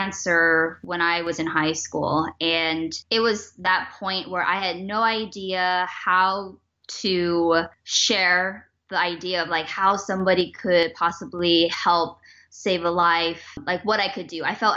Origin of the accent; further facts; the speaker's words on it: San Francisco, California, United States; born there; now in Los Angeles, United States; Chinese American 100%. My dad was born in Washington, D.C. My mom immigrated from Hong Kong. I was born in San Francisco, and now I'm currently living in Los Angeles.